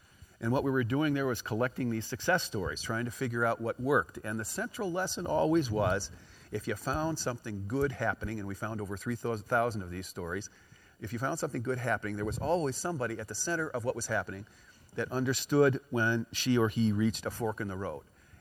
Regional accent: Chicago, Illinois, United States; I come from Chicago.

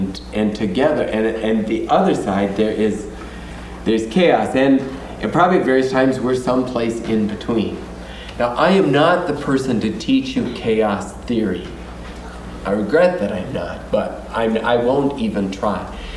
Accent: South Dakota, United States; I grew up in South Dakota. My first call was in South Dakota.

